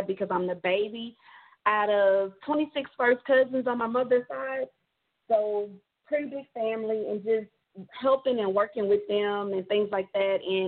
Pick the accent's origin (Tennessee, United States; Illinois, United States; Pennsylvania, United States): Tennessee, United States; Nashville; I am from Nashville, Tennessee. I'm 36 years old.